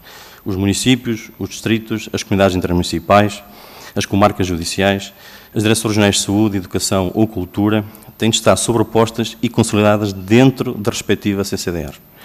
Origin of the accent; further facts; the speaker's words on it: Coimbra, Centro, Portugal; Sou de Coimbra, não sou de Louros.